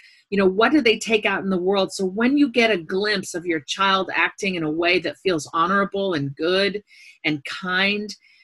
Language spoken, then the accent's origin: English; United States; I was raised middle class in America and am now upper middle class.